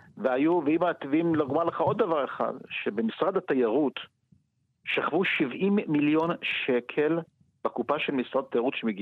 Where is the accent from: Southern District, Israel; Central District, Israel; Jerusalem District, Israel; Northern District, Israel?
Northern District, Israel; Tiberias; now in Kfar Hittim, Israel; התחנכתי בטבריה, גדלתי בטבריה, זה לא שאני, אני גר בשני קילומטר מטבריה